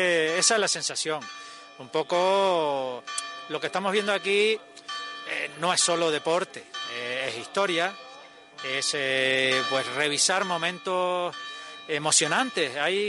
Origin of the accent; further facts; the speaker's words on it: La Perdoma, Canary Islands, Spain; fui al pueblo de donde soy yo, que es de la Perdoma